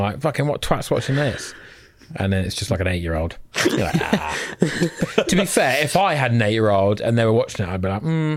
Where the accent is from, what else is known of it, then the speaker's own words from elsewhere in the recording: East of England, United Kingdom; In Essex.